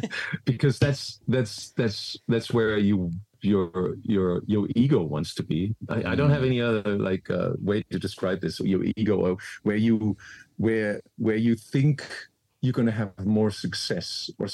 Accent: Frankfurt, Hesse, Germany; I came from Frankfurt. My DJ school was the Omen in Frankfurt, where I was resident from 95 to 98 until it closed.

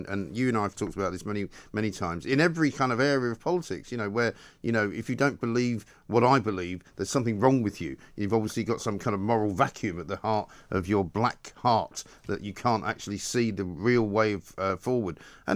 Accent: London, United Kingdom; born and raised in London for a very long time ago.

